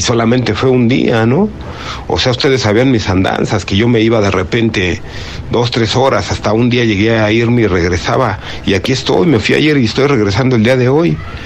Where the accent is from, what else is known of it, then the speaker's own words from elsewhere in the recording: Mexico City, Mexico; de Ciudad de México, de estos lugares apartados, ¿no?, de la ciudad, acá muy pegado a Santa Fe